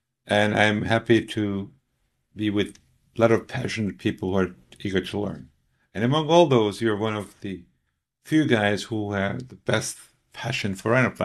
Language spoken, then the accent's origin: English; Izmir, İzmir, Turkey; now in Dubai, United Arab Emirates; Mostly in my hometown, of course, in Izmir.